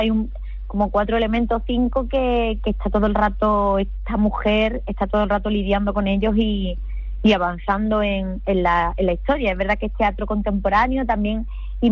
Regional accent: Málaga, Andalusia, Spain; born there; yo nací en El Bulto, en este barrio que ya no existe.

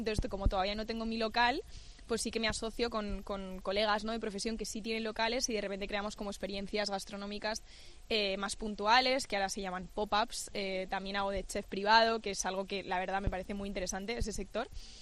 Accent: Salamanca, Castile and León, Spain; yo soy de Salamanca.

